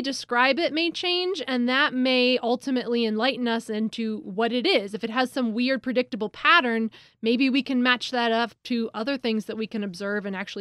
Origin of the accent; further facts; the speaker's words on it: Rochester, New York, United States; I grew up in the Rochester area